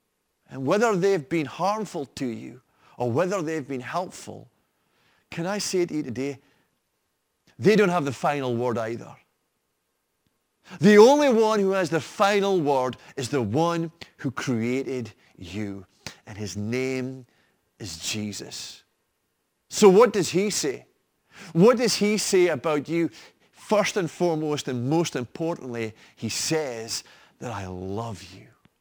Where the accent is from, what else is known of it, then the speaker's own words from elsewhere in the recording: Fraserburgh, Scotland, United Kingdom; Where are you from? What's your hometown? Well, my hometown is Fraserburgh. I am a Brocher. Now, don't hold that against me.